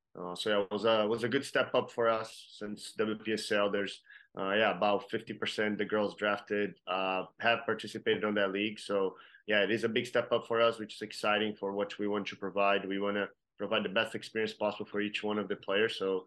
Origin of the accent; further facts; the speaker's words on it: Brazil; I'm from Brazil.